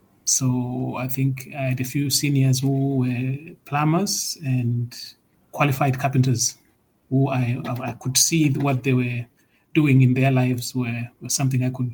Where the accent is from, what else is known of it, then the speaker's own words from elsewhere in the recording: Zimbabwe; I'm originally from Zimbabwe, and I'm studying a master's degree in quantity surveying.